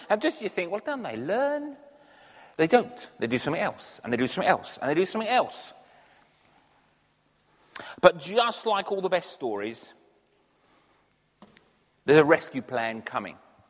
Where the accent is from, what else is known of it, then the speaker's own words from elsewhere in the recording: Crowborough, South East England, United Kingdom; Trouble is, when you say we're from Crowborough, it goes, where? And you say, south of Tunbridge Wells.